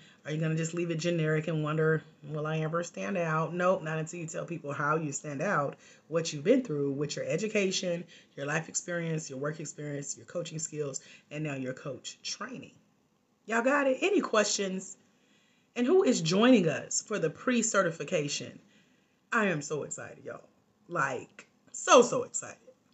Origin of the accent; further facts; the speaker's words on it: Georgia, United States; it is on the Georgia map. So I started in my local hometown and took over. I knew I had made it in my hometown when I could pack out every event that I was invited to speak at.